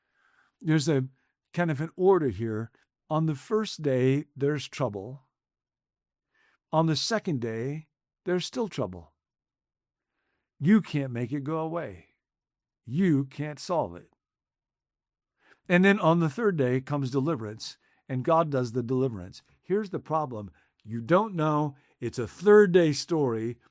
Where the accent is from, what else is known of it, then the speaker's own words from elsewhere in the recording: Illinois, United States; I grew up outside of Chicago